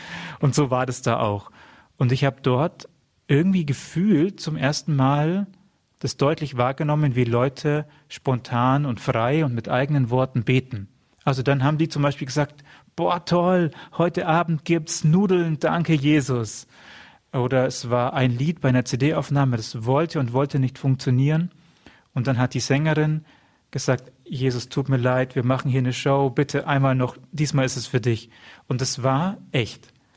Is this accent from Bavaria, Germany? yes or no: yes; Wemding, Bavaria, Germany; Also ich stamme gebürtig aus Wemding. Gibt es den Wallfahrtsort Maria Brünnlein, der sicher auch einigen ein Begriff ist. Also hinter meinem Haus sind immer die Vorfatima-Prozessionen vorbeigegangen.